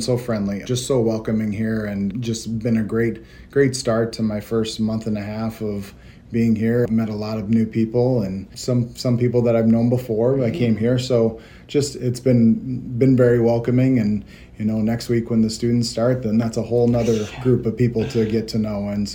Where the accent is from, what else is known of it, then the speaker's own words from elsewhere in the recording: Appleton, Iowa, United States; I grew up in Appleton, Iowa. I went to Appleton Parkersburg High School and graduated from there.